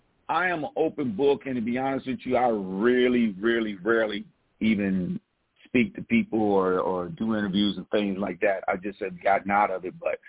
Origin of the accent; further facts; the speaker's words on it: Toledo, Ohio, United States; Back when I was in high school, I grew up in Toledo, Ohio.